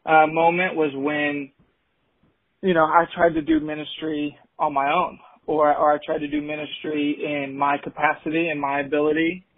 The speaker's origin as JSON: {"language": "English", "town": "Dallas", "region": "Texas", "country": "United States", "tie": "born or raised there", "said": "I live in the Dallas area. That's where I'm from. Grew up here in Dallas."}